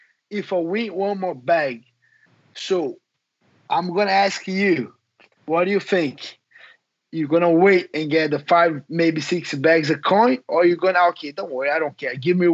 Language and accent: English; Rio de Janeiro, Brazil; I'm from Brazil, I'm from Rio.